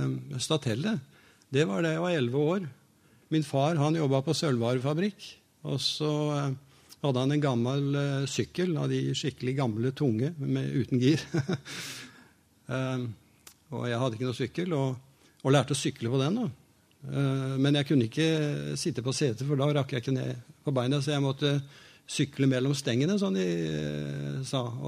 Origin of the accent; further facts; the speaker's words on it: Kragerø, Telemark, Norway; also born or lived in Skien; Personlig kom jeg fra Kragerø, og reiste derfra som 18-åring opp til Skien, og gikk i frisørlære hos gamle P.A. Larsen.